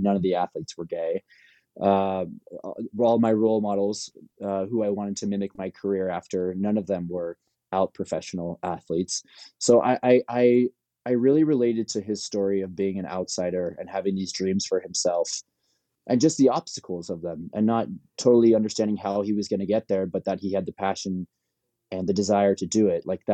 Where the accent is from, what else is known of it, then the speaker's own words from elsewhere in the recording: Palos Verdes, California, United States; I'm from Palos Verdes.